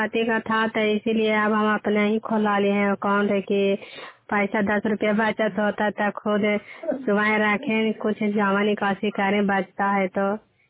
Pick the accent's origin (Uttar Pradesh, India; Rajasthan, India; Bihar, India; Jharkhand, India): Bihar, India; Khokhna; ग्राम खोखना के रहने वाली हूँ, मकरौता पंचायत है, जिला नालंदा है।